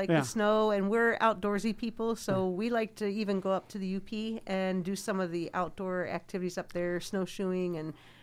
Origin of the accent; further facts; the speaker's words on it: Connecticut, United States; also born or lived in Ohio; now in Wisconsin, United States; And I'm actually from Connecticut, but ended up in Ohio, and now in Wisconsin is where we live